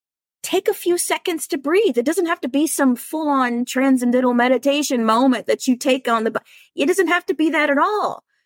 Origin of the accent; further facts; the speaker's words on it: Texas, United States; And I grew up in Texas where no one talks about anything negative.